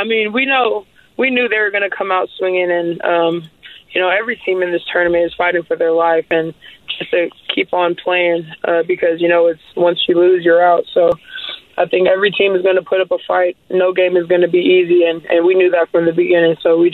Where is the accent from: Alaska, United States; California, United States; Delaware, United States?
Alaska, United States; Yeah, no, my family's we're outdoors all the time, and, yeah, Alaska's the perfect place for